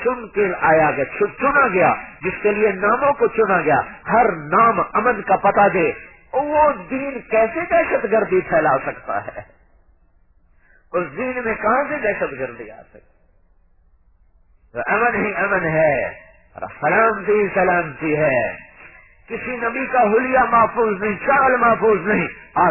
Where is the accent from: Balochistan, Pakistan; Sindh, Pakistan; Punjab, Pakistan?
Punjab, Pakistan; Multan; یہیں ملتان میں ہمارا گاؤں، یہاں سے گئی تھا ملتان، یہاں سے کوئی 50 میل. پیدائش سول ہسپتال ملتان پتہ نہیں کب ہوئی تھی، 1953 یاد ہے